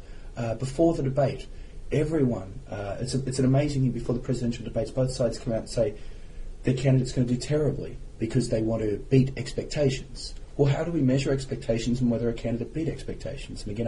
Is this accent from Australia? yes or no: yes; Australia; as an Australian myself, gambling is not regarded as repugnant.